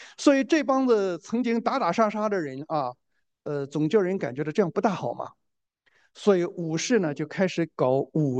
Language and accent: Chinese; China; 那么我们中国人就是喜欢到哪里去哇啦哇啦哇啦，就拼命大声讲话，对吧？